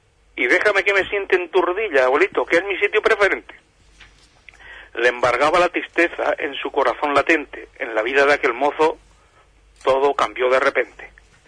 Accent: Andalusia, Spain; mi tierra, Andalucía, mi tierra

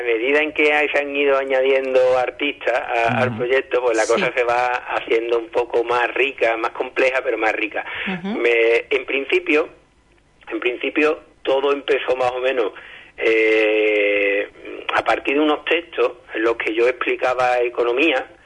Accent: Morón de la Frontera, Andalusia, Spain; lo que hicimos con un amigo que es músico de mi pueblo, de Morón de la Frontera

